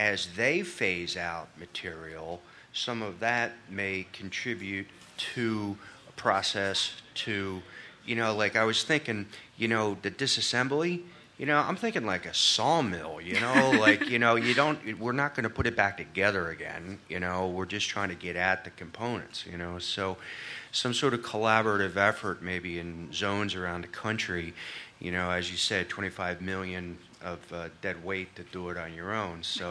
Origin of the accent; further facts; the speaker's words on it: Philadelphia, Pennsylvania, United States; from South Philly, too, I just got to say.